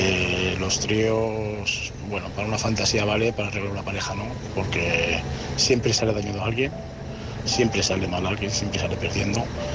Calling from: Madrid, Community of Madrid, Spain; de Madrid

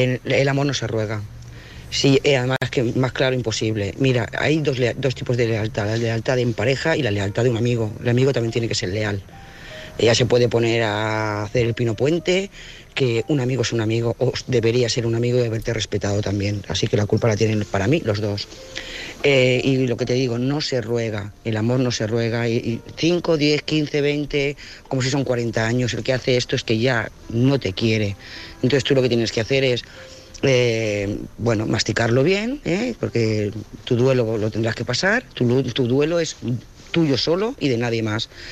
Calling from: Lloret de Mar, Catalonia, Spain; de Lloret de Mar.

